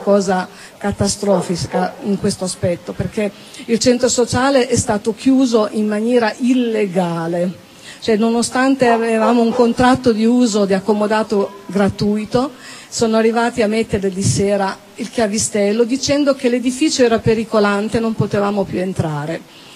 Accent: Pesaro, Marche, Italy; io come vi dicevo sono di Pesaro

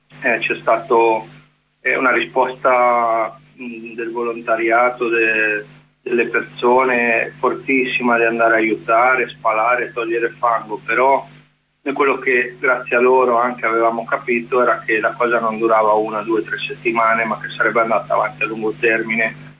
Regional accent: Ancona, Marche, Italy; also born or lived in Bologna; io sono marchigiano di Ancona, ho condiviso con loro molti anni di percorsi anche politici a Bologna

